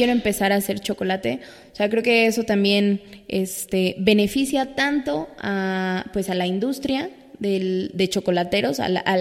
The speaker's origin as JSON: {"language": "Spanish", "country": "Mexico", "said": "la carga cultural que representa para nosotros como mexicanos el cacao"}